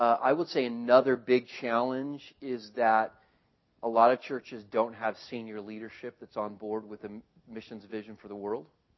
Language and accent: English; New Mexico, United States; I don't like the stuff. I'm from New Mexico. I like real chili.